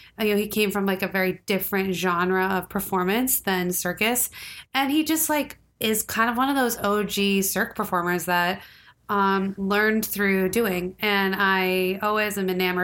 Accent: Boston, Massachusetts, United States; I'm from Boston.

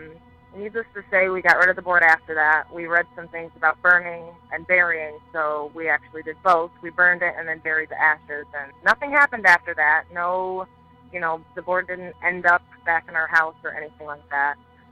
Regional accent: Pennsylvania, United States; I'm from Pennsylvania, and I have kind of a creepy one for you.

